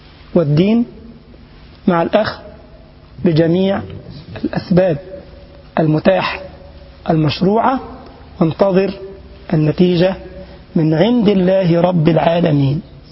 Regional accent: Egypt; وكان قاضيا للقضاء في بلدنا مصر رحمه الله

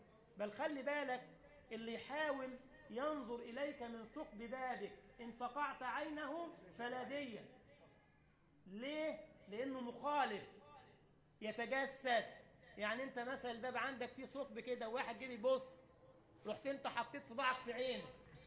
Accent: Giza, Giza Governorate, Egypt; يعني احنا عندنا في الجيزة ما روح ادي درس ما بعرفش ادي الدرس

